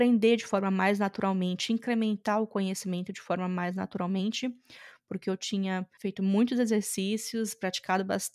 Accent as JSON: {"language": "Portuguese", "region": "Espírito Santo", "country": "Brazil", "said": "eu sou do Espírito Santo, né? Eu fiz a faculdade lá em Vitória"}